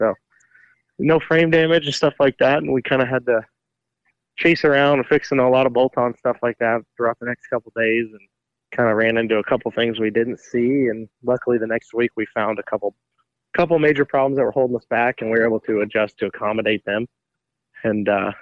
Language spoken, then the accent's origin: English; West Coast, United States; I guess we're both from the West Coast